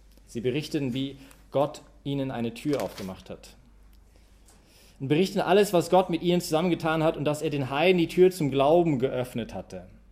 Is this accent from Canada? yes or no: yes; Canada; Aber als Kanadier, schade.